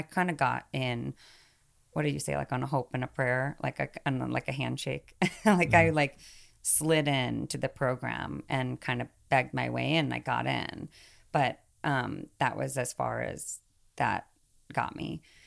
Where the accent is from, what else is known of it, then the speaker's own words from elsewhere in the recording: Indiana, United States; born there; I was born like 20 minutes outside Chicago, so not like really like deep Indiana, but definitely Midwest.